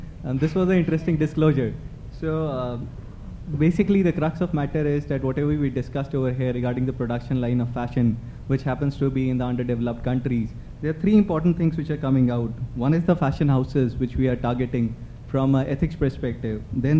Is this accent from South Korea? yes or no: no; India; Because I come from India and I came with the impression that we are going to talk about the type of clothes we wear and all that jazz